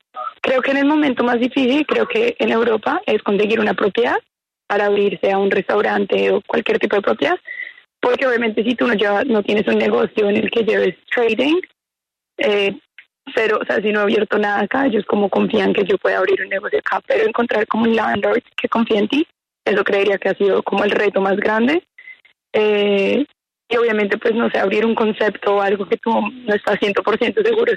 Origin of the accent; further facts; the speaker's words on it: Bogotá, Colombia; moved away; also born or lived in England; nosotras nacimos en Bogotá, en Colombia, fuimos a un colegio cuando estábamos pequeñas